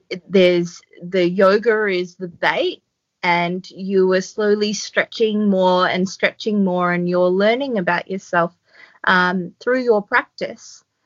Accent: Australia; now in Port Macquarie, Australia; I'm Australian. I'm 30 and I recently made a big move from city life into a small town now called Port Macquarie.

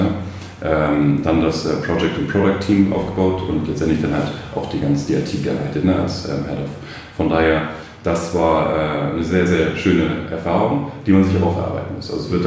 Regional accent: Berlin, Germany; bin ich in Berlin aufgewachsen

